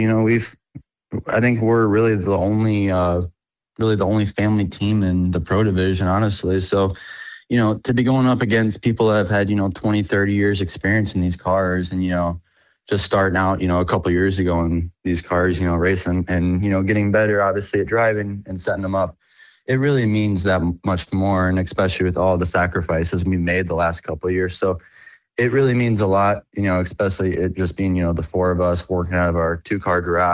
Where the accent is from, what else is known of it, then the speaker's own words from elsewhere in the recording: Temperance, Michigan, United States; Yeah, so I'm originally from Michigan, Temperance, Michigan, to be more specific. But I grew up and, you know, lived in Michigan